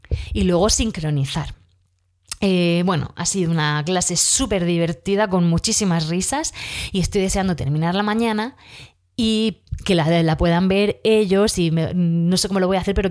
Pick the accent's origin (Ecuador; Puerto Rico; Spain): Spain; Region of Murcia; nosotros aquí en Murcia pues no terminamos todas las palabras, nos comemos las eses